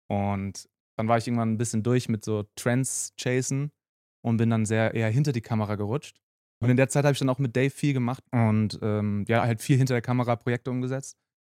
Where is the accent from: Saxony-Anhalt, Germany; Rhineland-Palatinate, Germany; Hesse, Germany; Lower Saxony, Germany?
Hesse, Germany; Frankfurt; ich bin in Frankfurt aufgewachsen, da gibt es viele Hochhäuser.